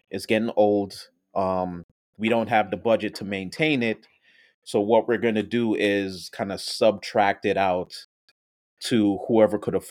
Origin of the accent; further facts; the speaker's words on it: Jamaica; I definitely love being Jamaican